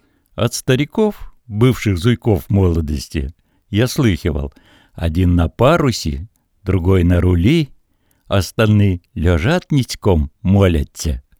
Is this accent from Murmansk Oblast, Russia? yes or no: yes; Chapoma, Murmansk Oblast, Russia; берег Беломорья – моя родина. Я помор в восьмом поколении. Родился в деревне Чапама. Это моя малая родина. Там прошло мое детство.